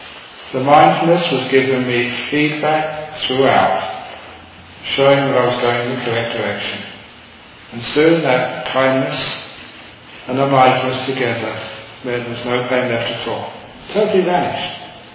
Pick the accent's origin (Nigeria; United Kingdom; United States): United Kingdom; London; I always remember, because I grew up in London, poor family, spent a lot of my time playing soccer in the streets.